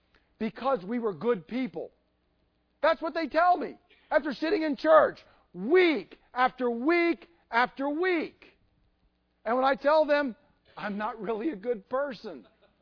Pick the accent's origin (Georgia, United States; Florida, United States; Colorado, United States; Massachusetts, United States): Georgia, United States; See, I grew up in Georgia, and every time I go back down home, having just been down there last week, I'm amazed.